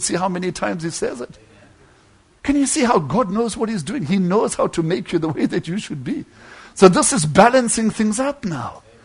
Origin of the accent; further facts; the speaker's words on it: Kentucky, United States; And because I was from Kentucky and her being a squaw, they called me a squab, a Kentucky squab.